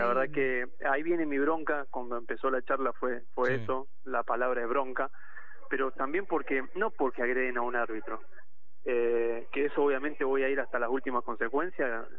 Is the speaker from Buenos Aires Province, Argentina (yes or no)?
yes; San Martín, Buenos Aires Province, Argentina; Hoy estoy en Capital, bueno, yo soy de San Martín, para el que sabe, hoy estoy en Capital